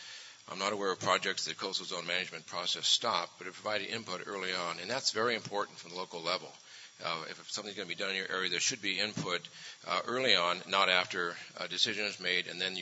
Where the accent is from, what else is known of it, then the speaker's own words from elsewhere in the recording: Valdez, Alaska, United States; You know, I was from Valdez.